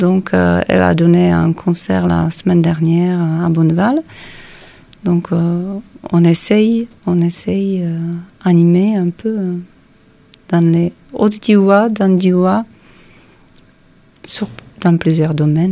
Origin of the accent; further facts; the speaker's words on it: Czechia; French is a second language; qu'il y en a moins que quand j'étais petite, moi en Tchéquie